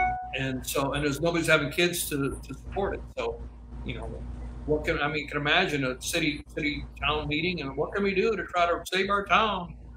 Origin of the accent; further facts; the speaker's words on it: South Dakota, United States; You know, I'm from South Dakota, and the hollowing out of the rural areas.